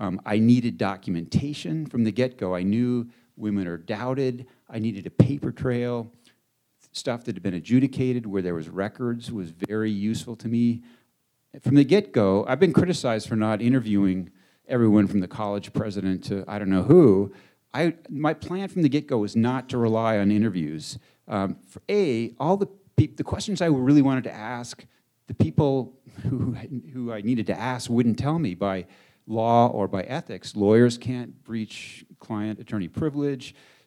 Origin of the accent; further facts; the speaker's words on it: Corvallis, Oregon, United States; And I grew up in a small town. I grew up in Corvallis, Oregon. It's like a smaller version of Missoula.